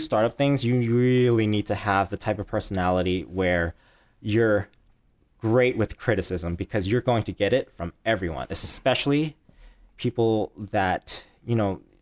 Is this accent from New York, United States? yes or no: no; Oakland, California, United States; So I grew up in California in this place called Oakland. You know, I moved around a lot as a kid.